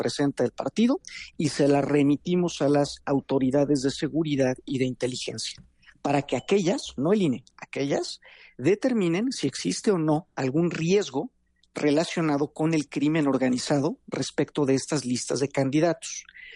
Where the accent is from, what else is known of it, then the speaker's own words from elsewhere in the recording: Mexico; nos importa a todos como mexicanas y mexicanos